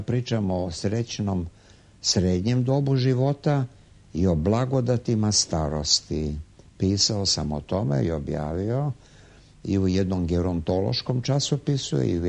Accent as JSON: {"language": "Serbian", "region": "Belgrade", "country": "Serbia", "tie": "born there", "said": "sam rođen u Zadarskoj ulici koja je odavde 100 metara ovdje udaljena."}